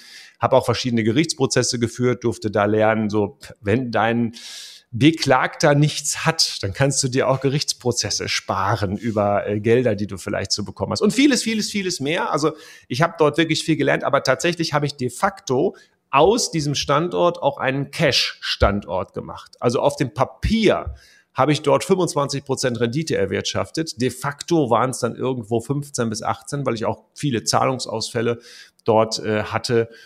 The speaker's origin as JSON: {"language": "German", "region": "West Germany", "country": "Germany", "said": "wenn man so als Wessi in den Osten nach Brandenburg kam."}